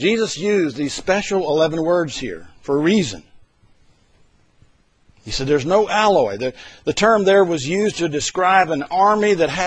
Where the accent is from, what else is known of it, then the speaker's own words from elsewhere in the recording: the South, United States; I'm from the South, Lord, and I'm a little prejudiced there.